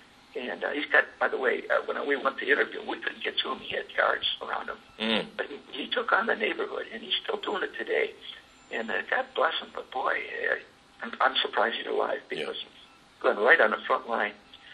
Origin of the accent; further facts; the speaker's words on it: Chicago, Illinois, United States; I'm from Chicago